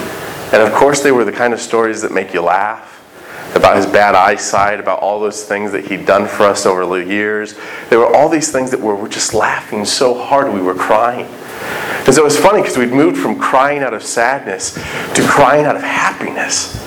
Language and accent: English; Indiana, United States; I'm of course from Indiana.